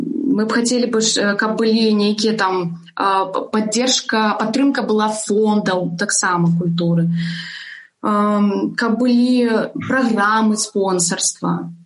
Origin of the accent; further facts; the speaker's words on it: Belarus; ми білоруси, ми повинні використовувати свою мову